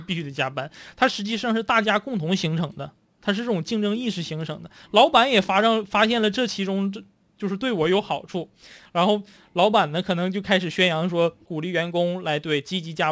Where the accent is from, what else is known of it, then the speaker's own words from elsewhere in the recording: China; 我家乡呢是就是很小的县城嘛